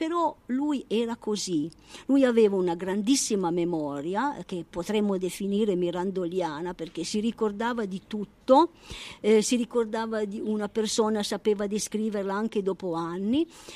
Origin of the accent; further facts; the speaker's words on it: Montalto Dora, Piedmont, Italy; born there; Ma innanzitutto lui, come me, siamo nati a Montalto d'Oro.